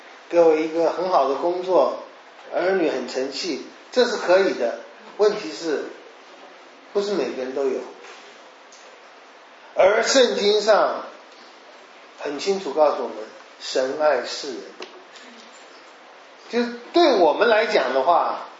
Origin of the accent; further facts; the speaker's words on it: Taiwan; 从小到大我在台湾长大